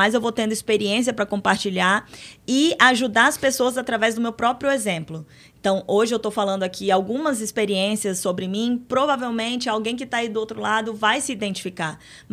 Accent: Acre, Brazil; born there; moved away; Eu nasci no Acre, eu saí do Acre e eu já rodei o mundo

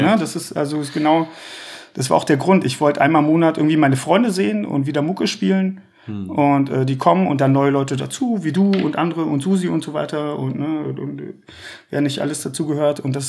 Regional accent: Brandenburg, Germany; Brandenburg ist natürlich meine Heimat und da wohne ich jetzt lustigerweise auch wieder. Aber ich habe mich halt für Berlin entschieden.

